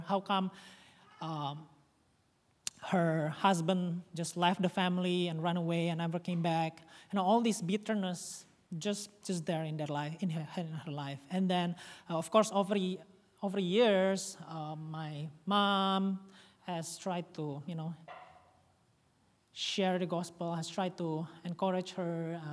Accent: Bandung, West Java, Indonesia; My aunt still lives in Bandung because we are from Bandung.

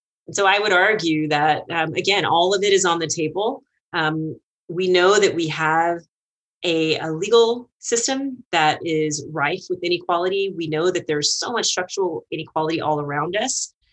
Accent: Austin, Texas, United States; I grew up in Austin, which is very urban, and Port Arthur is semi-rural in some ways

